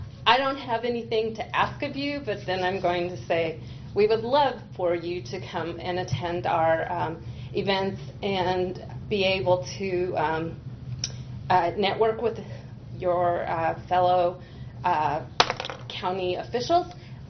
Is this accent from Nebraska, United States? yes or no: yes; Nebraska, United States; I grew up in the Sand Hills, but then went on to law school and, well, undergrad, et cetera, at the university.